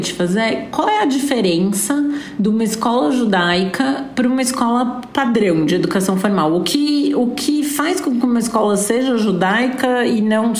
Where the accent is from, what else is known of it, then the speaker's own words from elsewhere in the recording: Campinas, São Paulo, Brazil; a cidade de onde eu venho, Campinas, não tem escola judaica